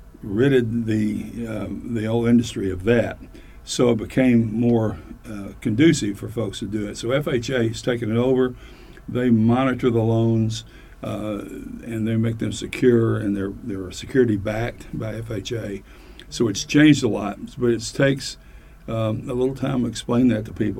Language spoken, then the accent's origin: English; Hot Springs, Arkansas, United States; I'm born and raised in Hot Springs. My wife and I are from here, so we've lived here all of our life.